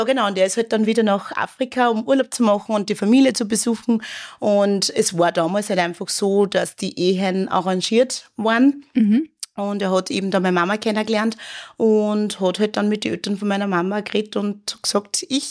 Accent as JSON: {"language": "German", "town": "Wels", "region": "Upper Austria", "country": "Austria", "tie": "born there", "said": "Also ich bin in Österreich geboren, also in Wels."}